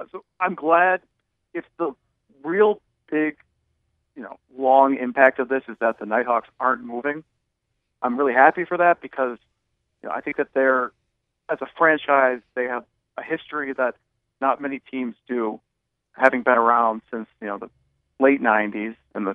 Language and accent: English; Buffalo, New York, United States; I grew up on it growing up in Buffalo. I had season tickets growing up, and I started going when I was really young.